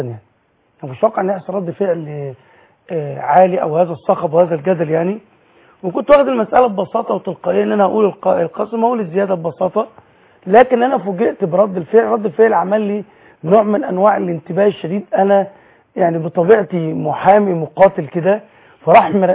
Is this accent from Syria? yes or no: no; Egypt; في تاريخنا كمصريين